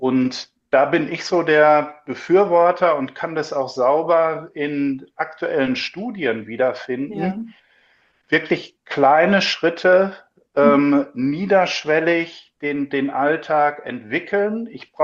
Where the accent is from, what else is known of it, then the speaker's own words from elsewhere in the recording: Northern Germany, Germany; Viel Lakritz als Norddeutscher.